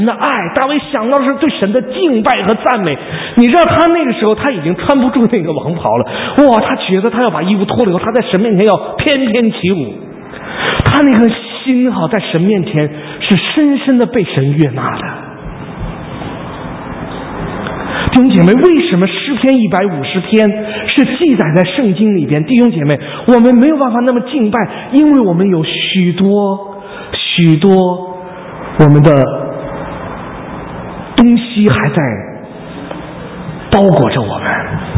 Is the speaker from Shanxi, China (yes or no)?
no; Beijing, China; also born or lived in Lanzhou; 我生在兰州，但是11岁的时候就被送到北京去了，就在北京的音乐学院里面一直长长长长长到现在，这个学到21岁